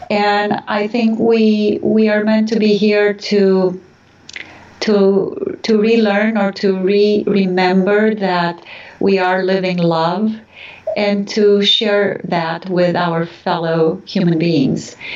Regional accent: Transylvania, Romania; I grew up in a very rich environment. So I didn't just grow up in Romania. I grew up in Transylvania, in a part of Transylvania that is very rich in traditions

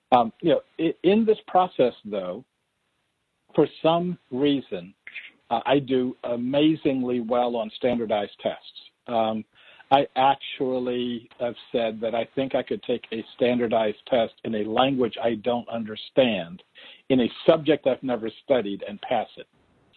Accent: East Coast, United States; because I was from the East Coast or even because I was from America

